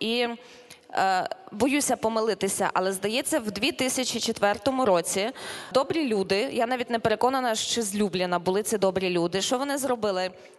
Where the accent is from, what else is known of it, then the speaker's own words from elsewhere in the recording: Galicia, Ukraine; хоча євреїв не було в родині, а я з Галичини, і це нечастий випадок, в принципі, в Галичині, коли у тебе в родині так і зовсім не було євреїв.